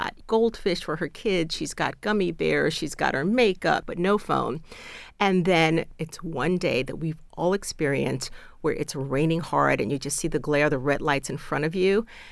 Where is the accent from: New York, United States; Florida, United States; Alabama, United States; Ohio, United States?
New York, United States; And I could relate because I grew up in New York.